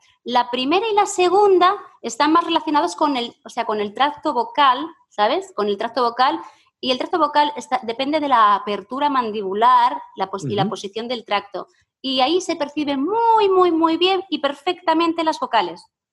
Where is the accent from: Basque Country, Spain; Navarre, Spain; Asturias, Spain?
Asturias, Spain; Siero; Y yo, bueno, a ver, es cerca de Oviedo. Y dice, ¿pero dónde? Y yo, bueno, en Siero.